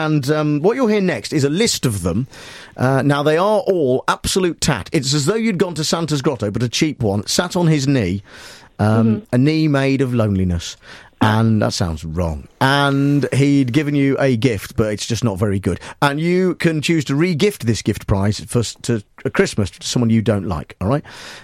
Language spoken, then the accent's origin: English; Nuneaton, West Midlands, United Kingdom; The story of me growing up in Nuneaton in Warwickshire as a teenage boy.